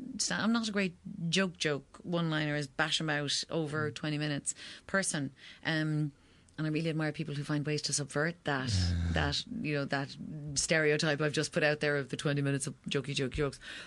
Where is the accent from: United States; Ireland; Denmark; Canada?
Ireland; Kinsale, Munster; He got racist abuse on the street in my hometown, but it's not about the town. It's Kinsale in County Cork.